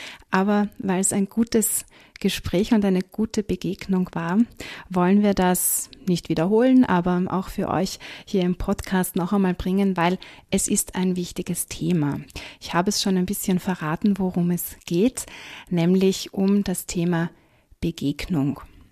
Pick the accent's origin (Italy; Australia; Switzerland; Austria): Austria; dass ich Österreicherin bin.